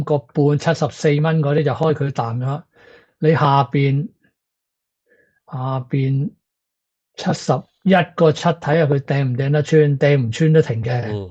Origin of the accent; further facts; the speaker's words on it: China; 我哋中国人咧，正月好少买鞋嘅。